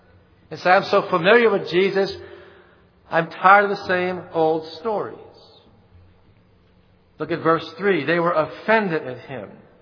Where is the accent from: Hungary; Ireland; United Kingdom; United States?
United States; Metairie, Louisiana; Now, I grew up in Metairie, and when I was a little boy in the summertime, I didn't like to wear shoes and probably didn't.